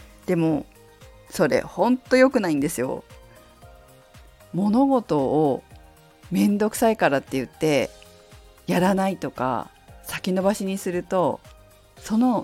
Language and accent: Japanese; Fukushima, Japan; 私の地元福島の